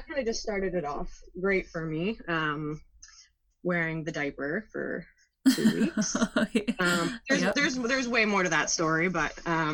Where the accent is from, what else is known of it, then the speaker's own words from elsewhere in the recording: Ontario, Canada; I'm from Ontario, Canada.